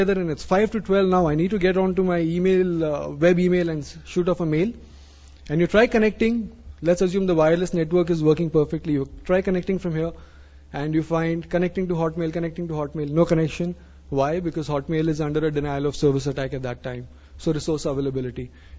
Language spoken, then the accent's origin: English; India; just because I'm here from India doesn't mean that this session is going to cover stuff like how to protect yourself from a malicious snake charmer